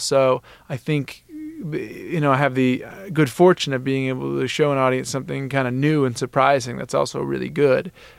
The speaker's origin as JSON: {"language": "English", "town": "Cambridge", "region": "Massachusetts", "country": "United States", "tie": "born or raised there", "said": "We grew up in Central Square in Cambridge, which was the sort of, at the time, it was the across-the-track side of Cambridge."}